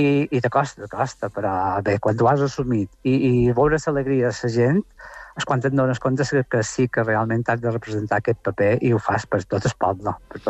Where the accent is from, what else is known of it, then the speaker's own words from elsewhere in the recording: Sa Pobla, Balearic Islands, Spain; aquestes festes són ancestrals i mos identifiquen com a poblers, com a mallorquins.